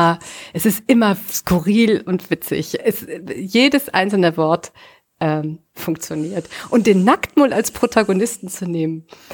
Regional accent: Rhineland, Germany; als Rheinländerin kann ich nur sagen, ja, mit feiern oder ein langes Gesicht machen.

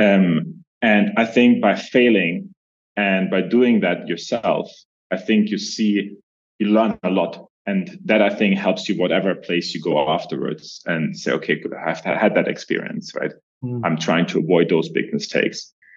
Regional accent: Germany; English is a second language; moved away; also born or lived in Middle East / Southeast Asia; I'm originally from Germany, if you haven't recognized my accent already. Have been all about traveling, experiencing new cultures. I was living in the Middle East before coming to Southeast Asia. Then was in Southeast Asia for a bit.

